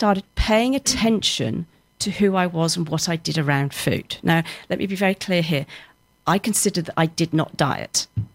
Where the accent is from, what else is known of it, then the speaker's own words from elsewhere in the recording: Winchester, South East England, United Kingdom; I grew up in Winchester with my three brothers